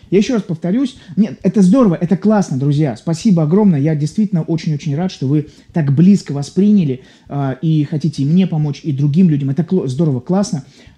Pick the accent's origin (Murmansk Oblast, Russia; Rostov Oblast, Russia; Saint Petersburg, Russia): Saint Petersburg, Russia; я из Петербурга.